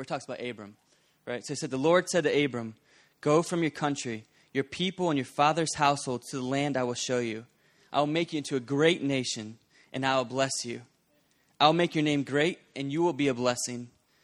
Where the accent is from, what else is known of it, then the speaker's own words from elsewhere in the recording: Bowie, Maryland, United States; we're from Bowie, Maryland, which is right near Washington, D.C., between Annapolis and Washington, D.C.